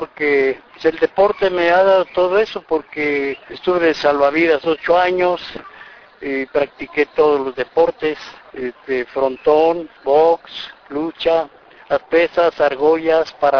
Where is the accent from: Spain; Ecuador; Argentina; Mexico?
Mexico; Mexico City; México, en Sitio Federal, en la colonia Guerrero. Allí viví. Viví 35 años hasta que me cambié después a la Pensil. Y luego ya hasta que agarré casa acá en la Tabilla